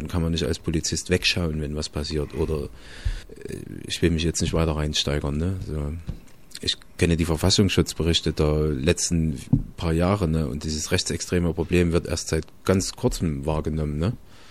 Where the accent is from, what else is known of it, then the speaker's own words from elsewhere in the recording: East Germany, Germany; ich habe natürlich eine DDR-Biografie, ich habe eine DDR-Vergangenheit.